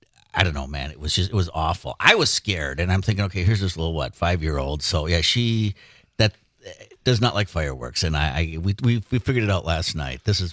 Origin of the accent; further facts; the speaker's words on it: Two Rivers, Wisconsin, United States; so I grew up in Two Rivers, right?